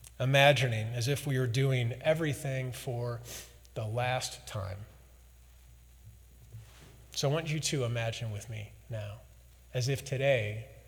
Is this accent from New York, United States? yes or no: no; St. Louis, Missouri, United States; I'm from St. Louis, so I put a little Southern accent on it, which changes it.